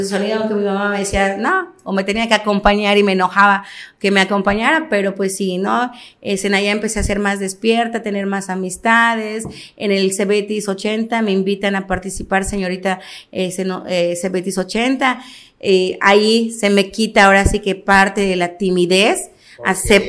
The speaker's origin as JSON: {"language": "Spanish", "town": "Motul", "region": "Yucatán", "country": "Mexico", "tie": "born or raised there", "said": "mi niñez la crecí, toda mi infancia me la pasé en Motul. Okay. Desde el primer mes de vida, mi mamá me lleva con mis abuelitos maternos, me educan y me crían mis abuelitos maternos, ahí crecí toda mi vida."}